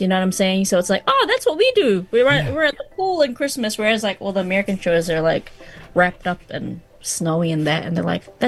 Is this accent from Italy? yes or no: no; Auckland, New Zealand; Oh, man, it's cool. I grew up here, so I love it.